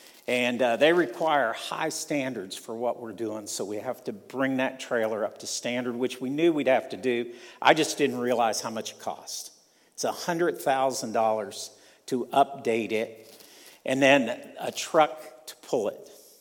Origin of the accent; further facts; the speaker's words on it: Sebring, Ohio, United States; You know, I grew up in Ohio, just down the road from you all, in a place called Sebring, Ohio.